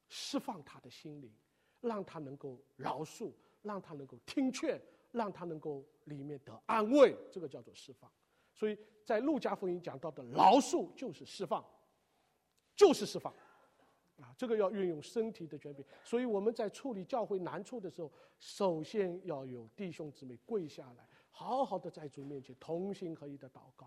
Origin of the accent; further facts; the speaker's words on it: China; 就我们大陆人讲，不能添油加酱